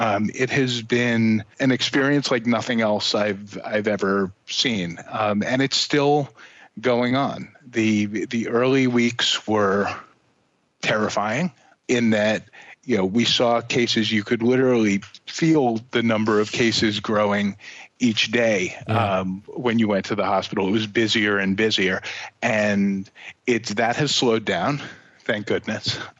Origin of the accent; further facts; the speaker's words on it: New York City, New York, United States; I am a New Yorker and have been for essentially my whole life, and my city is changed in some ways that I fear will be permanent.